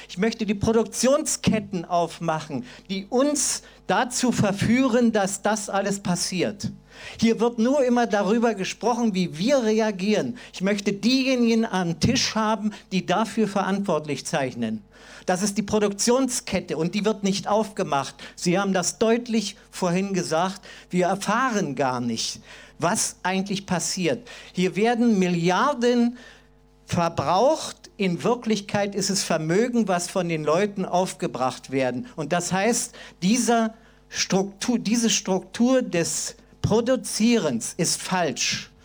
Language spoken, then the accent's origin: German; Germany; Ich bin aus der DDR ehemals